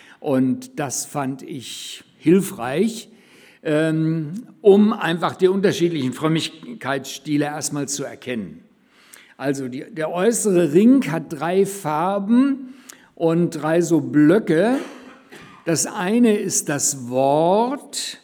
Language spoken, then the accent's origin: German; Korbach, Hesse, Germany; in unserer Stadt in Korbach, wo ich aufgewachsen bin.